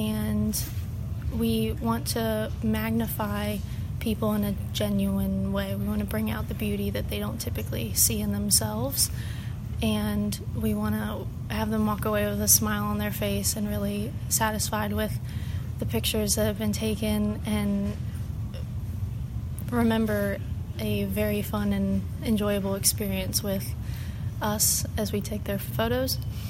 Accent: Smithsburg, Maryland, United States; I'm from Smithsburg, Maryland.

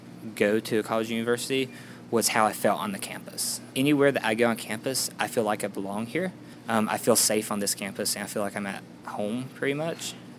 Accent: Bolt, West Virginia, United States; I'm from Raleigh County in a town called Bolt, West Virginia.

